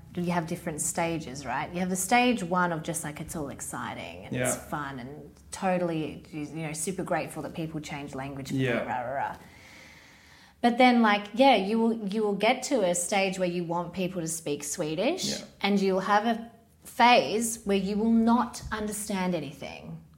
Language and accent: English; Australia; Say, I'm Australian.